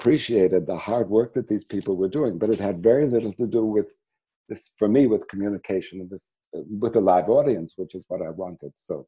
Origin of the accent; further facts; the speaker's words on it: Chicago, Illinois, United States; moved away as an adult; That's right. I grew up in Chicago.